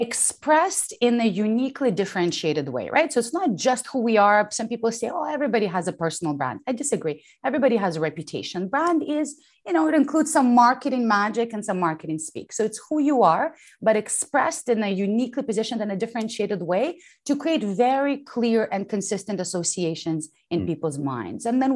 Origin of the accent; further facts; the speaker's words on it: Ukraine; I was born in the Soviet Union and I grew up in post-Soviet Ukraine, which of course formed a lot of my core values.